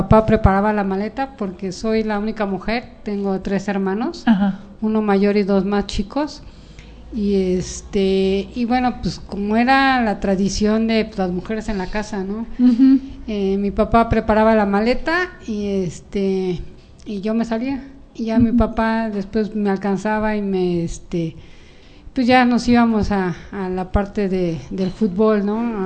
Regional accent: Mexico City, Mexico; yo viví algunos años en mi etapa de mi niñez y mi adolescencia en los Dinamos. Ajá. De ahí, bueno, nos trasladan a otros lugares donde actualmente vivo, que es igual en Magdalena Contreras.

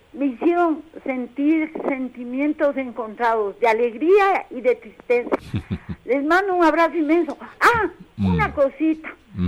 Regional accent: Pichincha, Ecuador; Yo me crié en el barrio de San Juan

